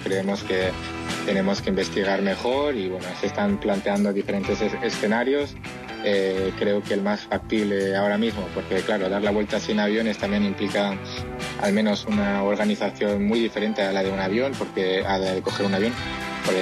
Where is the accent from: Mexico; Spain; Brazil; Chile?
Spain; La Alberca, Castile and León; todos que estáis ahí en Salamanca, a mi querida Castilla y León y sobre todo